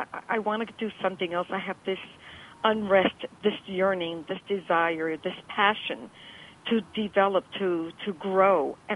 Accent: New York, United States; we're both Jewish. And it was just uncanny because I met him in Argentina, and I'm a New Yorker.

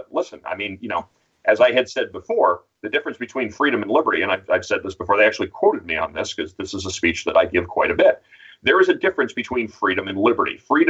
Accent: United States; It's my right as an American, and I choose to exercise that right.

